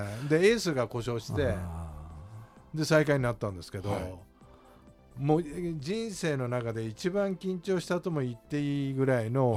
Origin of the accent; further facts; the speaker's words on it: Yamaguchi, Japan; also born or lived in Fukuoka / Kagoshima / Ehime / Obihiro; 生まれは山口なんですよ、はい、それから福岡、鹿児島、愛媛、うん、帯広で僕は山口に帰ったんですよ、野球やり。